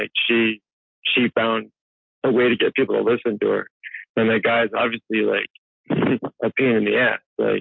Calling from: St. Petersburg, Florida, United States; I'm in St. Petersburg, Florida.

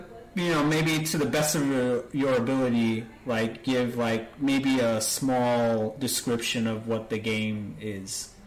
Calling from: New York, United States; I don't know if you know this, but I'm actually talking from New York

